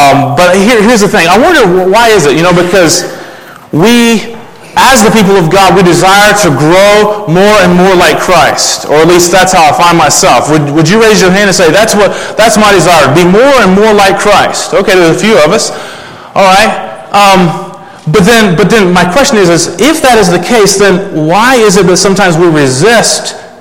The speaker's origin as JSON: {"language": "English", "region": "Kentucky", "country": "United States", "said": "As was mentioned … I'm from Kentucky, and as I listened to the youth share, I realized that, I thought I had come north"}